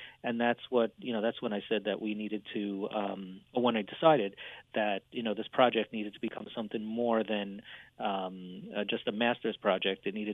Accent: New York City, New York, United States; I grew up in Far Rockaway, Queens, so on the border of Long Island.

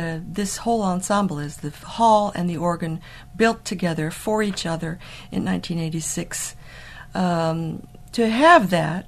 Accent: United States; now in Wichita, United States; I had a chance to make a difference as an American, as a woman.

